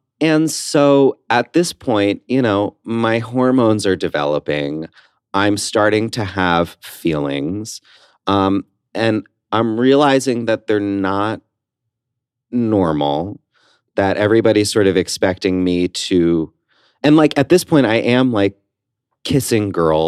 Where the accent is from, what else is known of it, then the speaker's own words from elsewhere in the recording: New Jersey, United States; I guess going along with tradition and growing up in New Jersey and I went to a private school.